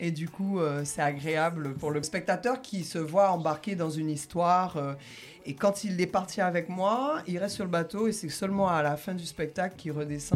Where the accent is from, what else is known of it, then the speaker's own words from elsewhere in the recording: Dominican Republic; Et moi, je viens de la République Dominicana.